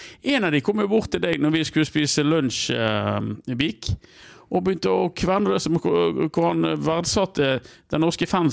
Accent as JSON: {"language": "Norwegian", "town": "Øygarden", "region": "Vestland", "country": "Norway", "said": "Ja, jeg er jo fra Øygarden, jeg også. Ja. Vi er fra samme kommune"}